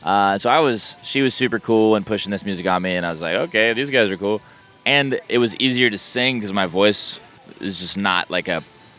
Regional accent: Seneca, South Carolina, United States; Yeah, so I grew up in Seneca, South Carolina.

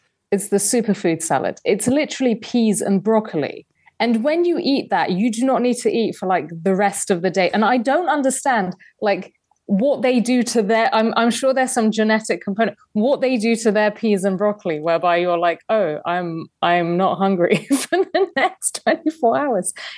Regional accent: London, United Kingdom; I grew up in London, in England.

